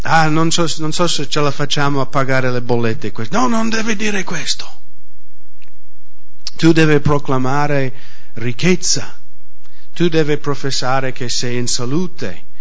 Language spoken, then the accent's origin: Italian; United States